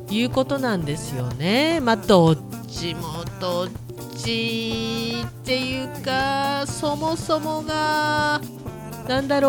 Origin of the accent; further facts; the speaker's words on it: Hokkaido, Japan; なんか道民としてはちょっと北海道をバカにしてるのかなと